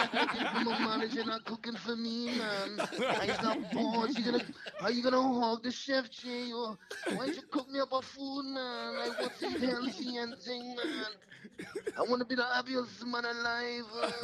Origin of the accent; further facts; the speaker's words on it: Canada; I'm glad that I grew up here in Canada